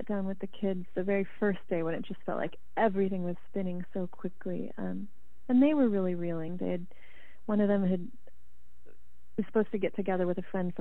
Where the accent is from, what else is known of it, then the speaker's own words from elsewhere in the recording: Haiti; I grew up in Haiti as a kid, locked up on a missionary compound plenty of times